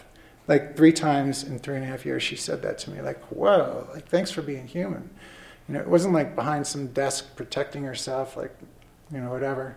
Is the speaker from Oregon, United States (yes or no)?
no; New York, United States; I grew up in the Hudson Valley, and I got clean, and my earlier years of recovery were in the Albany area, which is, you know, another hour and a half north.